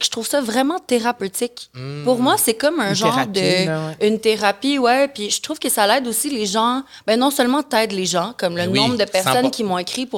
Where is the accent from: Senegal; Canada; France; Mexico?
Mexico; also born or lived in Caribbean; J'ai grandi au Mexique. J'ai grandi aux Caraïbes. J'ai toujours été très loin du Québec.